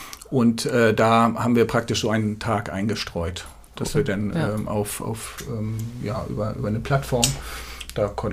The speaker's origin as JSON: {"language": "German", "region": "Schleswig-Holstein", "country": "Germany", "tie": "born or raised there", "said": "Ich bin in Schleswig geboren, also in der Region verhaftet, in Schalbe groß geworden. Bin dann in Schleswig auch zur Schule gegangen, habe dort mein Abitur gemacht."}